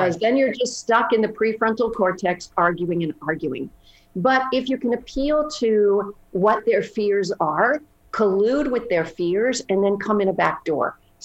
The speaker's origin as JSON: {"language": "English", "country": "Canada", "said": "I'm originally Canadian, so I'm a little bit of a collectivist culture person"}